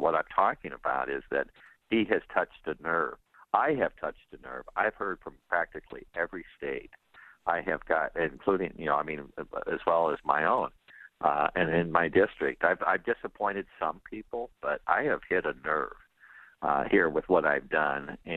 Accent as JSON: {"language": "English", "town": "West Branch", "region": "Iowa", "country": "United States", "tie": "born or raised there", "said": "I mean, and I was raised in West Branch, and that was settled by Quakers. We were along the Underground Railroad."}